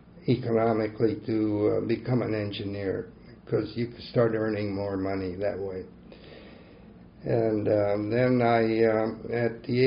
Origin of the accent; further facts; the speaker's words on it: Mexico; go back to Mexico with her family. And I was raised in Mexico. I went to an American school. I didn't forget my English, but I still kept my Spanish, so I'm a bilingual.